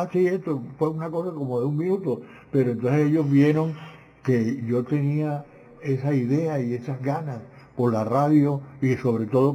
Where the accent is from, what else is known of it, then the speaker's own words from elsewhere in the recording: Barranquilla, Atlántico, Colombia; born there; also born or lived in Venezuela; Pero yo nací en Barranquilla.